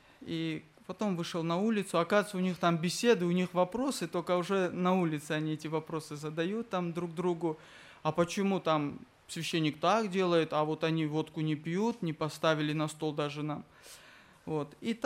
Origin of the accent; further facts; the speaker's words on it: Nagorno-Karabakh, Azerbaijan; Я из Нагорного Карабаха.